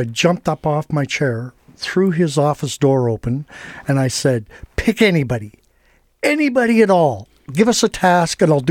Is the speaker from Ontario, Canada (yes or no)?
yes; Ontario, Canada; born there; also born or lived in Manitoba; Well, I was born in Southern Ontario. Moved to Manitoba.